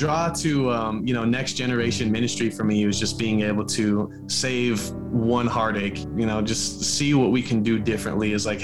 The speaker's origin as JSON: {"language": "English", "town": "Denver", "region": "Colorado", "country": "United States", "also_born_or_lived": "Franklin, Tennessee", "said": "So I'm from Franklin, Tennessee, but originally I'm actually from Denver, Colorado. And so I grew up in church."}